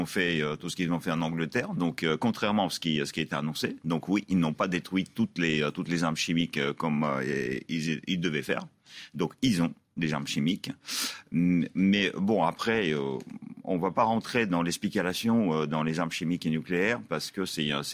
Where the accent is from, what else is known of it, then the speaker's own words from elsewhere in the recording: Russia; Moi, je suis russe et je suis contre cette guerre.